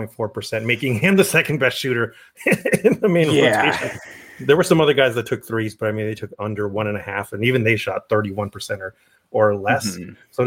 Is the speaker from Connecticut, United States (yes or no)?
no; Albuquerque, New Mexico, United States; I'm from Albuquerque. That's where I grew up. I'm a Lobo.